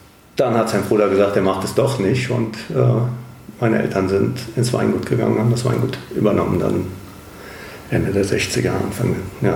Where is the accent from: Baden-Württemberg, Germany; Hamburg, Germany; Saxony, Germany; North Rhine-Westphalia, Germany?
North Rhine-Westphalia, Germany; Neuss; born there; Also, muss ich jetzt sagen, wo ich geboren bin? Das ist in Neuss am Rhein.